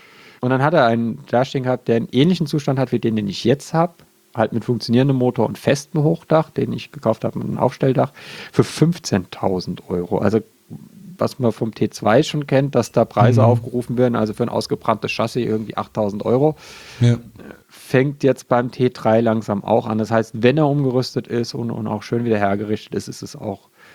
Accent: Mainz, Rhineland-Palatinate, Germany; Ja, ich komme ja aus Mainz.

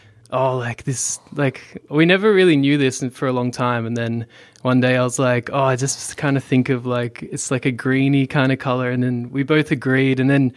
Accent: Cronulla, New South Wales, Australia; In Cronulla.

